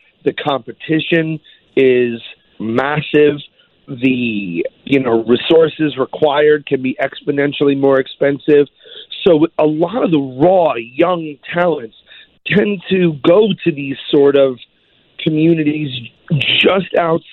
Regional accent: Fort Lauderdale, Florida, United States; these wonderful places growing up in Fort Lauderdale with my grandparents.

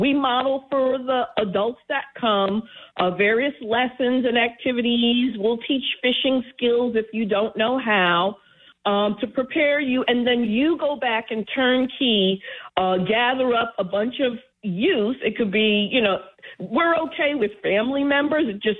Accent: Harlem, New York, United States; even when I was a kid growing up in Harlem, you know, my grandparent would take me fishing along the Hudson.

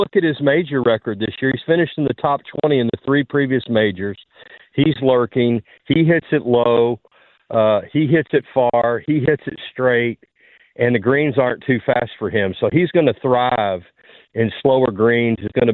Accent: Kentucky, United States; also born or lived in Louisiana; Well, I'm going to come up there. I grew up in Kentucky, and I went to LSU.

